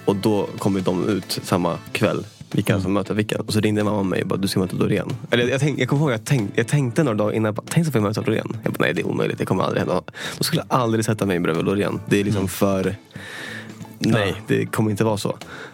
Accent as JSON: {"language": "Swedish", "town": "Västerås", "region": "Västmanland County", "country": "Sweden", "tie": "born or raised there", "said": "Det ligger där jag växte upp i Gryta, Önsta typ."}